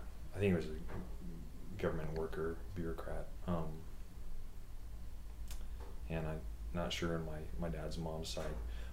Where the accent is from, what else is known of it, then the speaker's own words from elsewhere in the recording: Billings, Montana, United States; Well, I grew up in Billings, and we did go back to Helena.